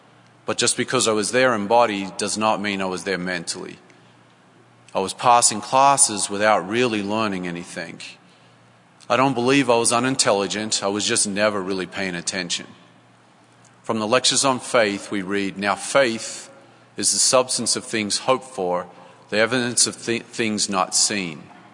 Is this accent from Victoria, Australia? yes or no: no; Canberra, Australian Capital Territory, Australia; I was born and raised in Canberra, Australia. My mother was and still is a Catholic, and my father was a member of the Church of England